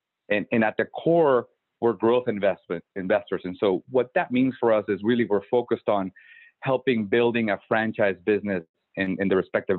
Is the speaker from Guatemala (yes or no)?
yes; Guatemala; English is a second language; moved away as an adult; also born or lived in Austin, United States; now in United States; So I am originally from Guatemala, where I was born and raised. And I moved to the United States for college. I went to the University of Texas in Austin, and I've been here ever since.